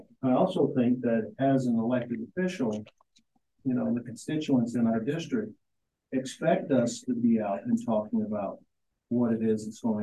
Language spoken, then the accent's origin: English; Midwest, United States; And well, I come from the Midwest, so we got it all.